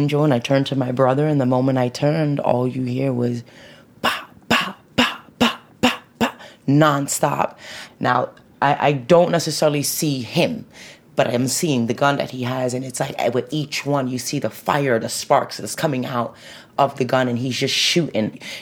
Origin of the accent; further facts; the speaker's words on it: New York, United States; I grew up in New York, man.